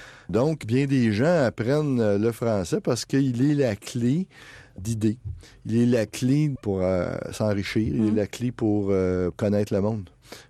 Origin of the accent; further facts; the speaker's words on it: Sherbrooke, Quebec, Canada; Quand l'université de ma ville natale, à Sherbrooke